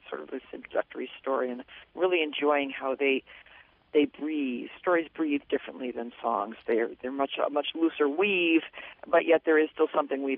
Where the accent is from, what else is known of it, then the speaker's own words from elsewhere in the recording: New Hampshire, United States; I'm a New Englander. I'm from New Hampshire. I'm very much a product of, you know, having grown up in the Northeast.